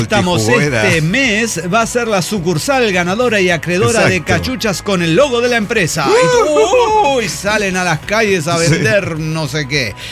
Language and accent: Spanish; Venezuela; now in Ushuaia, Argentina; Chamo venezolano, residente en estos momentos en Ushuaia, Tierra del Fuego, Argentina.